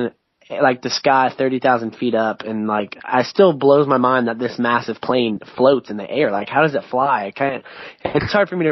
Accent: Florida, United States; we're from the South, you know, we're a bunch of Florida boys.

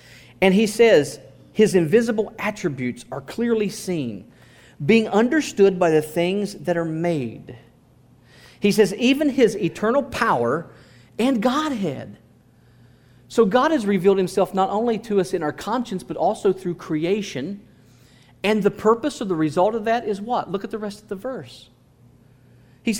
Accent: Ohio, United States; This is in America, in my hometown back in Ohio, years ago.

